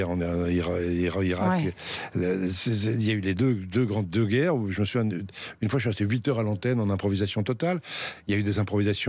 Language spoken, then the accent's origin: French; France; on est Français, franchouillard, Français, fier de l'être